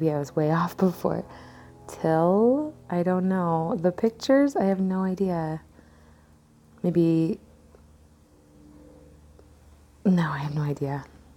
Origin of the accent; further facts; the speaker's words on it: United Kingdom; accent: British; I'm sorry for my offensive British accent.